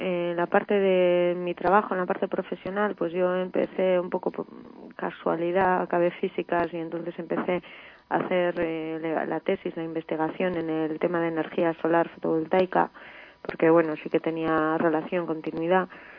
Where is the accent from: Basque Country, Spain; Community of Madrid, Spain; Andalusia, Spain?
Basque Country, Spain; Portugalete; born there; also born or lived in Barakaldo; Yo en realidad nací en Portugalete, pero he vivido en Baracaldo